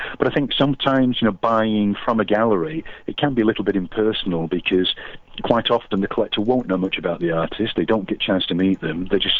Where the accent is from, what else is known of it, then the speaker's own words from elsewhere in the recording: England, United Kingdom; accent: English; now in Las Vegas, United States; Although you probably spotted the clue from my accent, sort of by way of England.